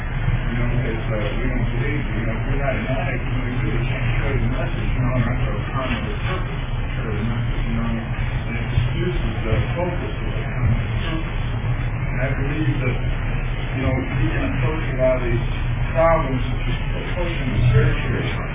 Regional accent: Orange County, California, United States; I'm from Orange County, and we have a lot of trouble with outside issues.

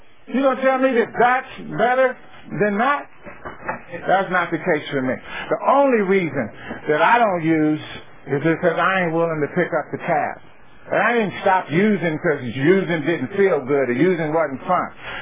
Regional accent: Chicago, Illinois, United States; also born or lived in San Francisco; I came from Chicago. I grew up in Chicago. I moved from Chicago to California, lived in San Francisco for 10, 12 years, and my addiction ran amok.

